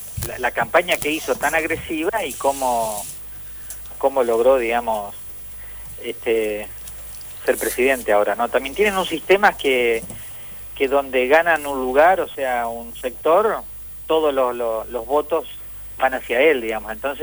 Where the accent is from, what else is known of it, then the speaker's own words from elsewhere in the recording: Argentina; nosotros acá como argentinos